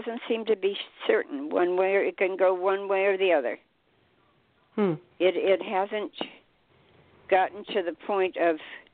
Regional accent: Bible Belt, United States; And I grew up in the Bible Belt, and people who did healing were weird, very scary people, you know.

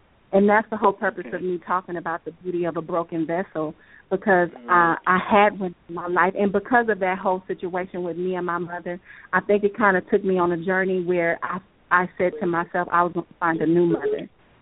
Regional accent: Omaha, Nebraska, United States; I was going to a church there in Omaha, Nebraska. I'm from Omaha, Nebraska, and the pastor kind of took me under his wing.

